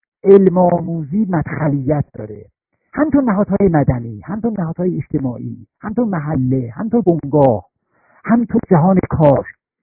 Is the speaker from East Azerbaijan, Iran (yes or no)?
yes; Tabriz, East Azerbaijan, Iran; من در واقع بچه محله بودم، در آغوش محله در شهر، در محله و شهر تبریز مشارکت داشتم، از همون نوجوانی